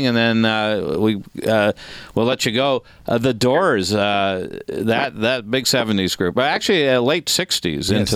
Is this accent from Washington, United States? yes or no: no; Los Angeles, California, United States; So I wonder if that was, that must have been a lot different than in L.A. where I grew up.